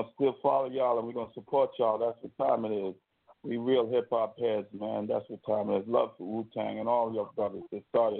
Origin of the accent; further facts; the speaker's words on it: Brooklyn, New York, United States; I'm from New York City. I'm from Brooklyn, New York, and I grew up there, man.